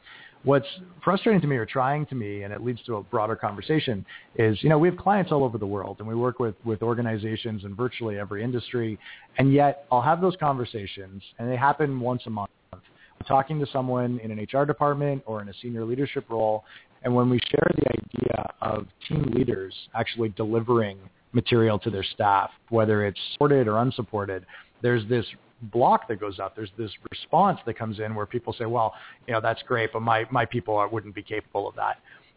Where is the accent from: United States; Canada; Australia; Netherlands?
Canada; Toronto, Ontario; So I'm Canadian. I'm from Toronto originally.